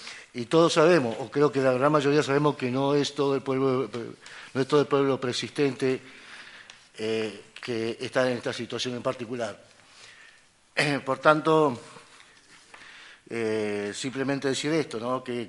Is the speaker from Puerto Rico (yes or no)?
no; Argentina; como argentino y como una sociedad que hemos aceptado y hemos tomado gran parte de nuestro ser de pueblos que han venido de otros orígenes, como europeos en la gran mayoría